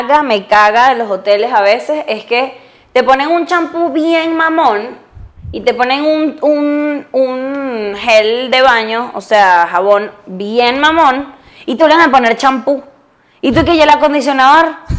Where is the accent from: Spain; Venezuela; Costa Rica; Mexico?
Venezuela; Porque soy de Venezuela.